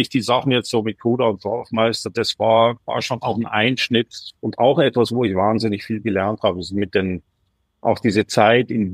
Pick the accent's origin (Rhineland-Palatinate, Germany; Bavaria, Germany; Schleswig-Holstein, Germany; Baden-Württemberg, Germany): Bavaria, Germany; Pfaffenhofen; Dann kam ich so in Studio in der Nähe, da wo ich aufgewachsen bin, im Pfaffenhofen.